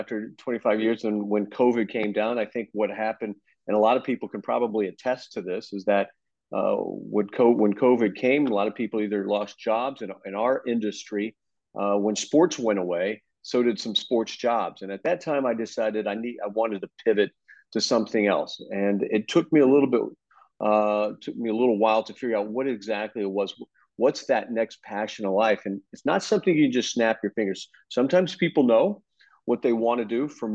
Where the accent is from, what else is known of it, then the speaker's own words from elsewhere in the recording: Texas, United States; To give you a little bit of information about myself, I grew up in Texas. I went to Texas Tech University, where I co-majored in journalism and history.